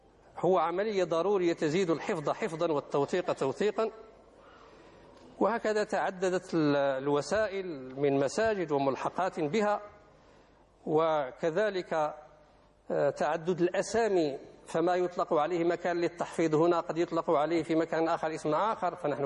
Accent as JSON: {"language": "Arabic", "country": "Morocco", "said": "عندنا في المغرب"}